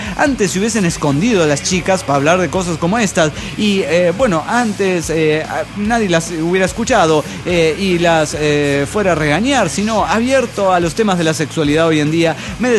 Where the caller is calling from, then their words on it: New York, United States; de New York.